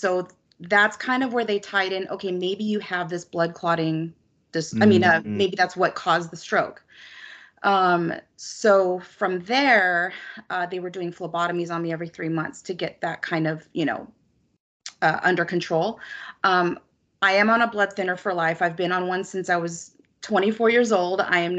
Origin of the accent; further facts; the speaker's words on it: California, United States; also born or lived in Australia; So I was born in Australia. We came here when I was almost 4 years old, and I've been here ever since. I love California, so.